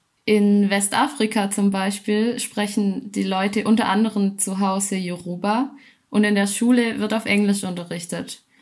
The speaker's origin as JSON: {"language": "German", "region": "Baden-Württemberg", "country": "Germany", "accent": "Swabian", "said": "Ich komme ursprünglich aus Oberschwaben und vielleicht hört man das noch ein bisschen, dass ich Dialekt spreche. Also ich habe es mir schon ein bisschen abgewöhnt. Bei mir zu Hause spielt Schwäbisch nämlich eine ganz große Rolle"}